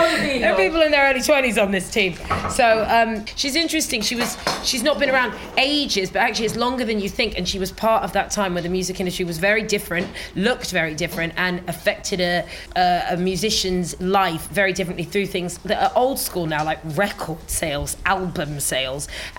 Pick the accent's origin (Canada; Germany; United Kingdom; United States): United Kingdom; Scotland; She's also Scottish, and so am I, and we're black Scottish people, and that's a particular thing of its own.